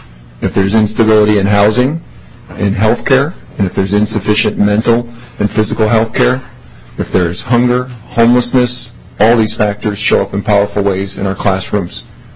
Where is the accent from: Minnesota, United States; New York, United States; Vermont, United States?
Minnesota, United States; also born or lived in South Dakota / Alaska; Like some of you, I was born in Greater Minnesota, Bemidji, actually. Both my parents were educators, and my early school years were spent in rural parts of the country, both in South Dakota and Alaska.